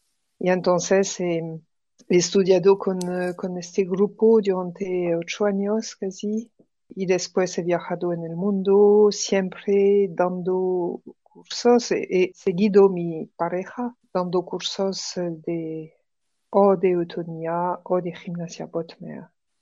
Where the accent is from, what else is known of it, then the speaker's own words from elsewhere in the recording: Morocco; Spanish is a second language; now in Paris, France; Soy francesa, vivo en París y he vivido mi infancia y adolescencia en Marruecos, con mar y espacio, muchos juegos de movimientos.